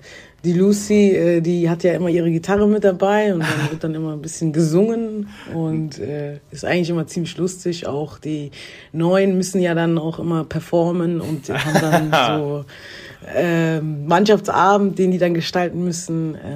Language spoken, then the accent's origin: German; Aachen, North Rhine-Westphalia, Germany; Meine Heimat.